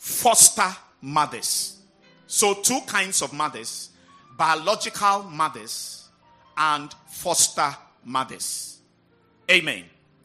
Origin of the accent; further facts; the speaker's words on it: Volta, Ghana; I come from the Volta region, so I speak only Ebe.